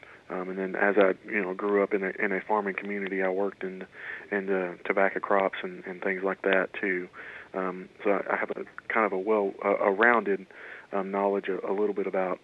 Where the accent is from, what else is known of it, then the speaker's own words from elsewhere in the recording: Kentucky, United States; I was born and raised in Callaway County, and I grew up on a farm.